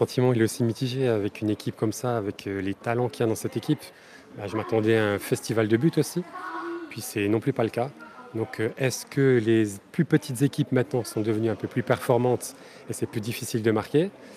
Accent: France; en tant que Français, on s'attendait à un peu mieux quand même de l'équipe de France.

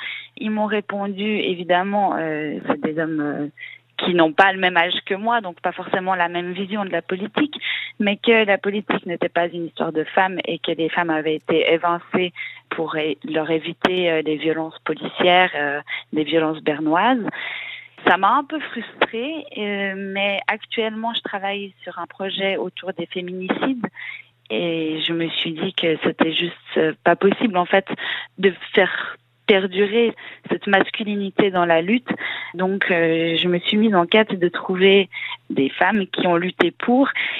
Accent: La Chaux-des-Brûleux, France; vu que je suis originaire de la Chaux-des-Brûleux, donc depuis mon enfance

